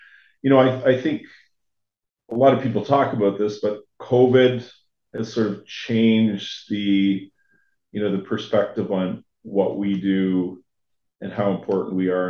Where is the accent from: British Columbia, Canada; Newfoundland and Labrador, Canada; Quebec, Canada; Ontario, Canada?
Ontario, Canada; Sault Ste. Marie; I was born and raised in Sault Ste. Marie, Ontario, Canada, which actually borders the Upper Peninsula of Michigan.